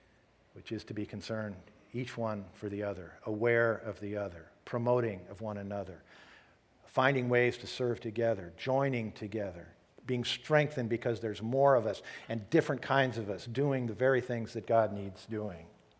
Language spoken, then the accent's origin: English; California, United States; born there; I was born in California, I like California, nothing against California.